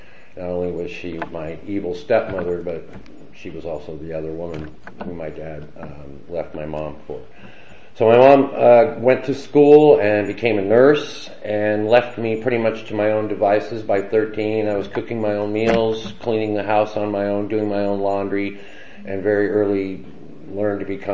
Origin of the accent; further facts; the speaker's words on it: California, United States; Real quick, my story. I grew up in Orange County.